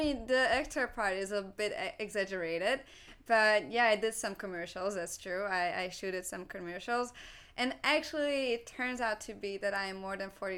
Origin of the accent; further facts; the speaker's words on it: Budapest, Hungary; when I was living in Hungary. I was born and raised in Hungary. And when I was about 10 years old, we moved to a city, to the capital city.